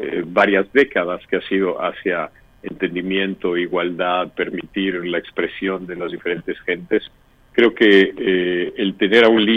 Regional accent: Mexico; now in United States; Soy nacido en México, crecido entre la comunidad conservadora de México que se llama Betel, uh-huh, y la comunidad que fundaron mis abuelos, que eran ortodoxos

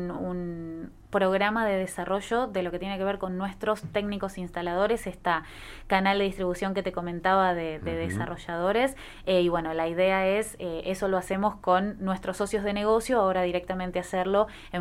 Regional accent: Argentina; de los cuales más del 80% somos argentinos.

